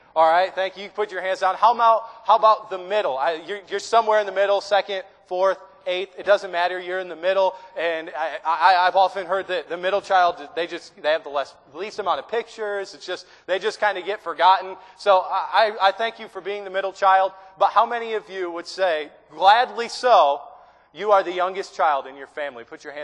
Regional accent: Michigan, United States; and I'm from Michigan, so excuse me

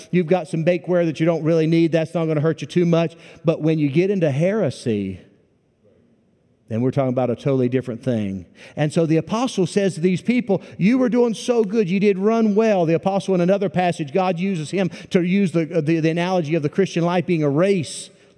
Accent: Wheeling, West Virginia, United States; born there; When I grew up, I was born rather in Wheeling, West Virginia, and up in that area, as down here as well.

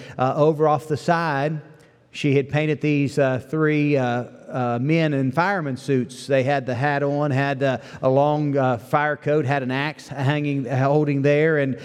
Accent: West Virginia, United States; I mean, I'm from West Virginia.

